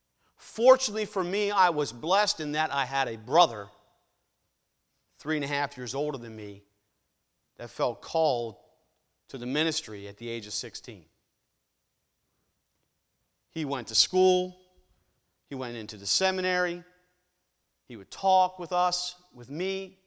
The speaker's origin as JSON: {"language": "English", "region": "Pennsylvania", "country": "United States", "tie": "born or raised there", "said": "Yes, United Church of Christ. And that's what I grew up in Pennsylvania."}